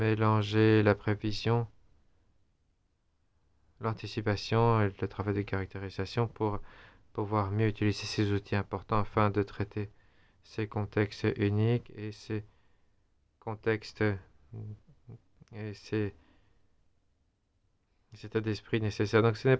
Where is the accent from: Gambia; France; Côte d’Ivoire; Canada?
Gambia; Je suis président du CSTD et je viens de la Gambie.